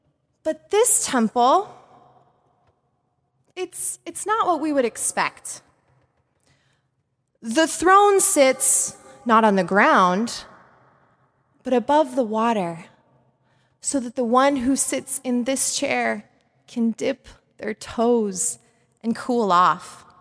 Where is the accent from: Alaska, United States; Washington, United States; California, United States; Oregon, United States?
Oregon, United States; Portland; to visit me with my family in Portland, Oregon, where I grew up. Eager to show him the beauty of my home state